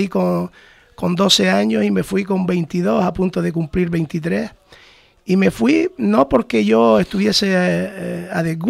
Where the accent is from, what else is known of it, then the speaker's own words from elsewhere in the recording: Canary Islands, Spain; debemos siempre pues llevarlo como bandera, como canario